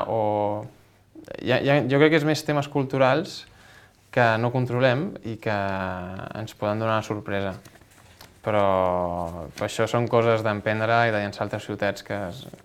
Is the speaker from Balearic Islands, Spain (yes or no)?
no; Barcelona, Catalonia, Spain; a Barcelona, que és d'on soc i és on estic més còmode